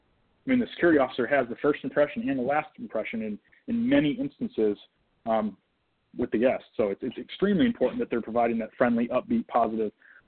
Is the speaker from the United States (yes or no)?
yes; Michigan, United States; But ultimately, you know, I'm Michigan is my home. I mean, that's my home state. I love the state. So I ultimately wanted to come back.